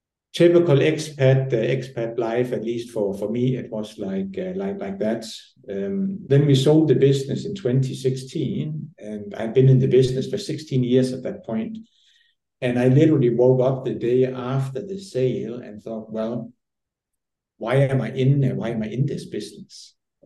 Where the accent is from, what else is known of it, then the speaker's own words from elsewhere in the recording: Denmark; moved away as an adult; So I'm originally from Denmark, born and raised, turning 48 this week, just to tell you how old I am as well. I left Denmark when I was 20, 23 to enter the family business.